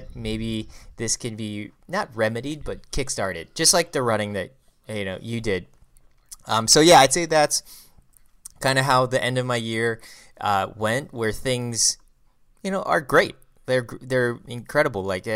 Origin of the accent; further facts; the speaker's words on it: California, United States; moved away as an adult; I'm from California.